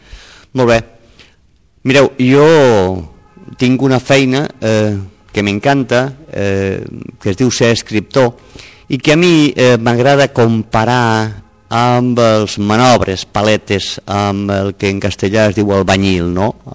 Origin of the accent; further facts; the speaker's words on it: Algemesí, Valencian Community, Spain; Soc del sud de València, més cap al sud de València, d'un poble preciós que es diu Algemesí, que queda a uns 32 quilòmetres amb la qual cosa vull dir que el meu català és una mica distint del vostre